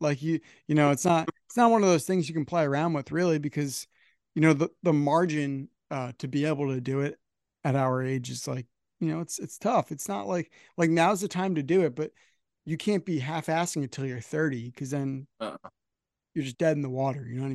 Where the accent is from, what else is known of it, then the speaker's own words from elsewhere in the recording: New Jersey, United States; I'm from Northern New Jersey, so I don't have that as often